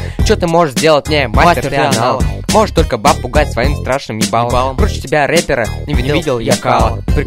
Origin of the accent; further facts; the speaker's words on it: Cheboksary, Chuvash Republic, Russia; я из Чебоксар.